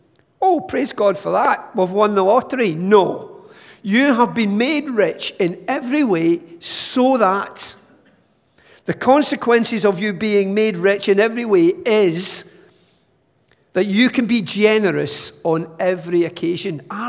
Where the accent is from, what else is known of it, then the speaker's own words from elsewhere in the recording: England, United Kingdom; Boom, we're English, we're British, we don't talk about that sort of thing here.